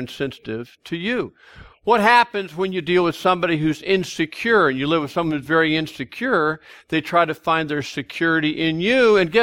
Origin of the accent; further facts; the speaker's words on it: Colorado Springs, Colorado, United States; And so there we are growing up in Colorado Springs.